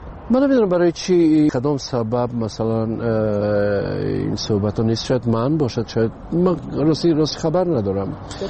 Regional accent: Tajikistan; اما آمدن ما وطنم خب پیش از همه تاجیکستان وطن است. بله، این خانه من است و مادرم اینجاست

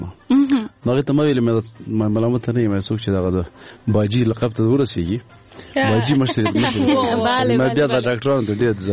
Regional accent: Paktia, Afghanistan; مونږ د پکتیا یو

